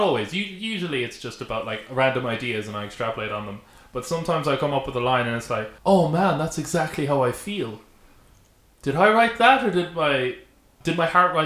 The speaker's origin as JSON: {"language": "English", "town": "Derby", "region": "East Midlands", "country": "United Kingdom", "tie": "born or raised there", "said": "The previous, like about 3 or 4 months earlier, I found this out after the fact, like about only a year ago. The previous time that I flew back to Derby, my mom sa"}